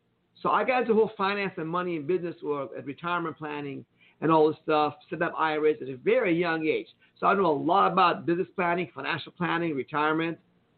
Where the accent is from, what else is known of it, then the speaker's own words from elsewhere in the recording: Iran; now in United States; I grew up in Iran. People wonder, who are you anyhow … with this weird Iranian name?